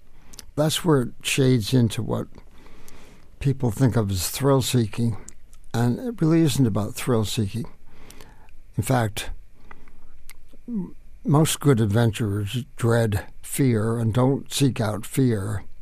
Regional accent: Boulder, Colorado, United States; I certainly needed, from the first years I grew up in Boulder, Colorado, to get out and to get away and to get up into the mountains.

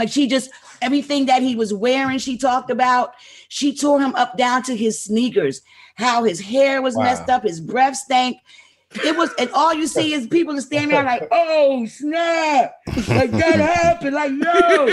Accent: Philadelphia, Pennsylvania, United States; Like, you can clearly see it's not because I'm from Philly.

